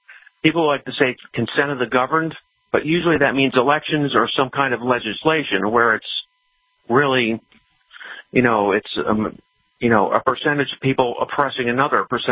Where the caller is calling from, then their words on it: Connecticut, United States; I'm calling from Connecticut.